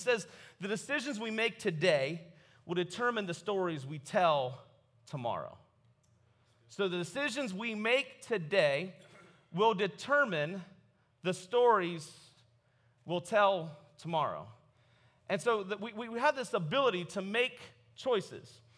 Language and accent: English; New Philadelphia, Ohio, United States; I'm from New Philadelphia, Ohio.